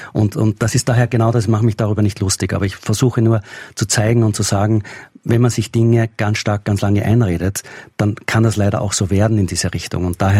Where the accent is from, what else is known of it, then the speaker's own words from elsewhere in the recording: Austria; Und das weiß ich natürlich als Österreicher.